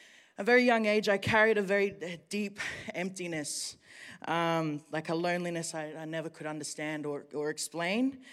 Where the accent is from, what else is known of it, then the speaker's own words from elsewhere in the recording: Sydney, New South Wales, Australia; So I grew up in Sydney. Go the Blues. I grew up in Sydney